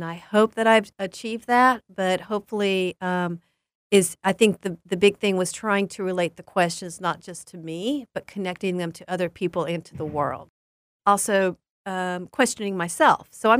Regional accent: Southern United States, United States; So being away from Korea when I moved to Chattanooga, even though I'm from the South

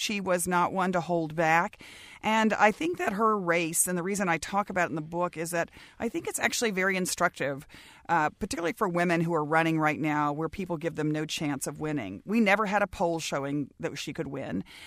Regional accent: Dallas, Texas, United States; Well, Frank, I grew up in Dallas, Texas. And as you said earlier, you know, my dad was a civil rights attorney.

